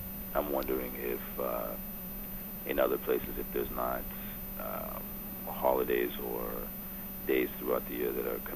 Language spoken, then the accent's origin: English; Toronto, Ontario, Canada; born there; Yes, I was born in Toronto.